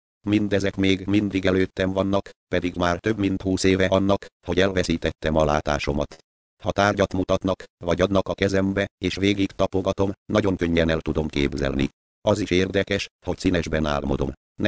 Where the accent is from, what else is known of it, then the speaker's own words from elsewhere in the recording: Szeged, Csongrád-Csanád, Hungary; also born or lived in Pécs / Kassa; Pécset születtem, és első 7 évemet itt éltem le. Az elemit és az első 3 gimnáziumi osztályt Szegeden végeztem. Innen Kassára kerültem egy családi házba, ahol még a háborús években, 1942-ben érettségiztem.